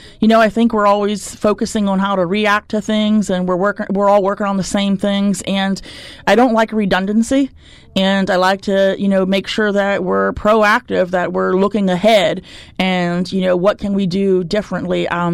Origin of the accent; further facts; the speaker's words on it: Milton, Pennsylvania, United States; It's in my hometown. I went to Milton High School.